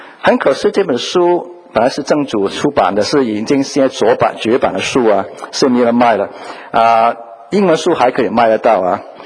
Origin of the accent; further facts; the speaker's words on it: Hong Kong; moved away as an adult; now in United States; 我在香港出生长大，后来就来到美国念大学。念完中学就来美国大学